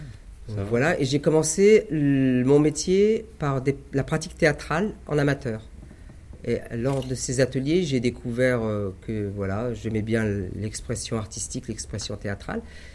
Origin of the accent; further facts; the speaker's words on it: Metz, Grand Est, France; now in Marseille, France; Moi, j'habite, pour te dire, je travaille à Marseille avec Astrid, mais je viens de Metz, de l'Est.